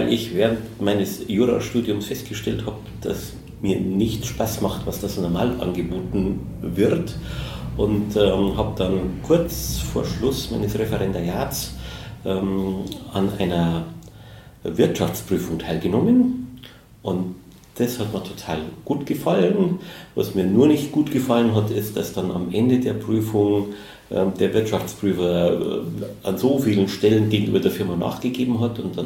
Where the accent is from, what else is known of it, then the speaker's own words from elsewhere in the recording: Bavaria, Germany; now in Berlin, Germany; Ja, ich glaube, für den Bayern ist es leichter mit den Preußen als für die Preußen mit den Bayern. Es ist total spannend in Berlin